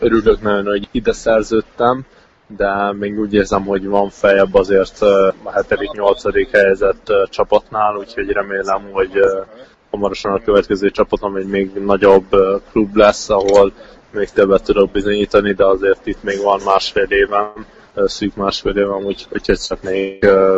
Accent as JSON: {"language": "Hungarian", "country": "Hungary", "said": "mint magyar azért mindig a magyar csapattal akar játszani"}